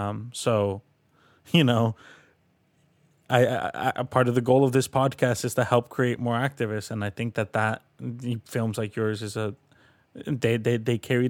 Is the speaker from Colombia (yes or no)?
yes; Colombia; countries like my home country of Colombia, right?